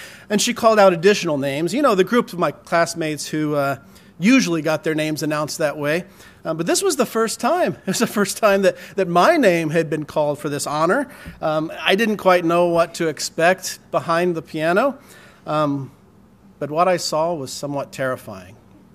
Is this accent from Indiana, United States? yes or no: yes; Indianapolis, Indiana, United States; Fisher was her name, and she taught in room 102 at Lew Wallace Elementary, where I grew up in Indianapolis.